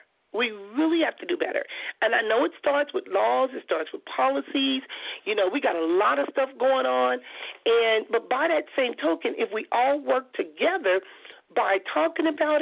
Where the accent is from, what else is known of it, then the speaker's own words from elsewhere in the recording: Compton, California, United States; and I grew up in Compton. So I went to the Compton Unified School District. I graduated from Banning High School.